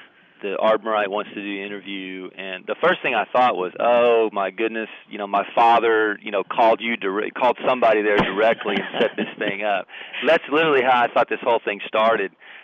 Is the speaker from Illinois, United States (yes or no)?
no; Oklahoma, United States; I grew up in Oklahoma, and I will always consider myself an Oklahoman. And so I have a lot of pride in where I come from.